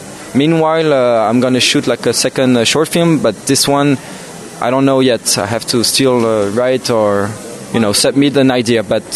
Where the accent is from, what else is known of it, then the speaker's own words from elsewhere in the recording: Switzerland; I'm from Switzerland if not, and I'm 25 years old.